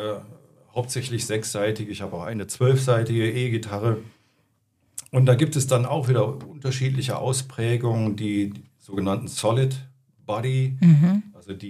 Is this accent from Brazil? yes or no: no; Düsseldorf, North Rhine-Westphalia, Germany; Ja, ich komme aus Düsseldorf eigentlich.